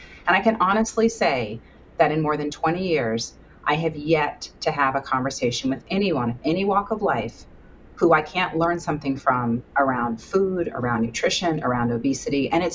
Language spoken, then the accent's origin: English; Baltimore, Maryland, United States; I was living in California at the time. I drove cross country to see him on my way, because I'm from Baltimore, on my way up to Boston.